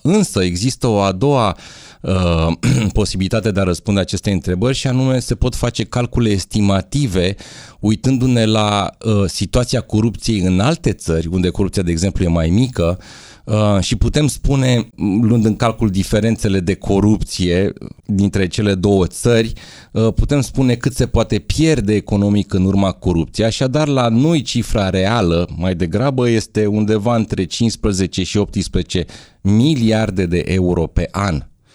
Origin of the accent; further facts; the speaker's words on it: Romania; automat am ales România pentru că sunt român și pentru că vreau să împărtășesc cu concetățenii mei situația corupției de la noi din țară.